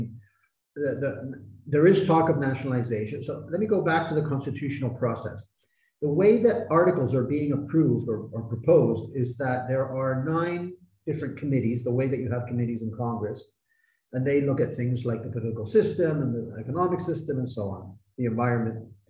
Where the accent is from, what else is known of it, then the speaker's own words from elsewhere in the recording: Canada; I mean, I grew up in Canada, right?